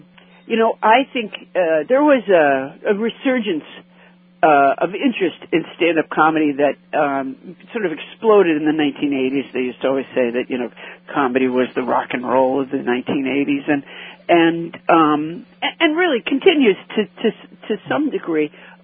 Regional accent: Massachusetts, United States; I was raised in Massachusetts, but she had a couple of friends that were from Maine

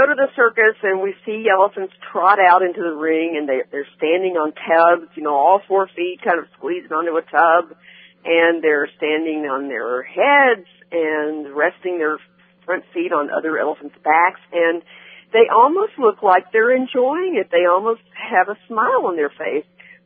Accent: Tennessee, United States; Well, I grew up in East Tennessee.

